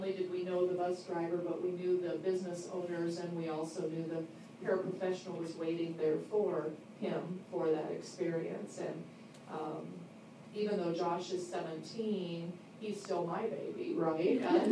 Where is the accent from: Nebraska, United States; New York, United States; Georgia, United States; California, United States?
Nebraska, United States; Omaha; We're actually originally from Omaha